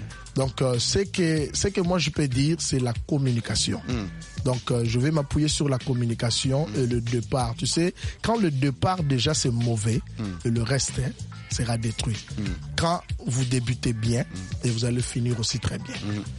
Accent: DR Congo; comme je suis congolais, donc le rumba déjà est

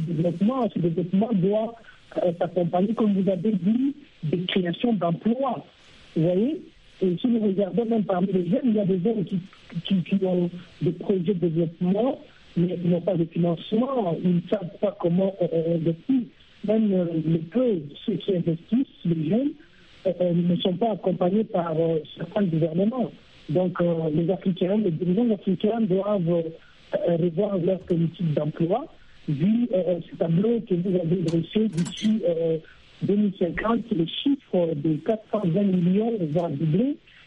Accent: DR Congo; ici chez nous en RDC

